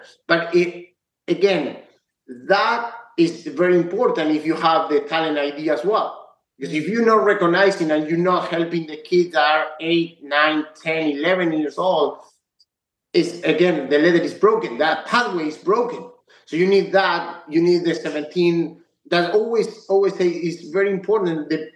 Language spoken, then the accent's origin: English; France; English is a second language; now in United States; And so in France was always, I grew up in France. So my vision was France, obviously smaller country.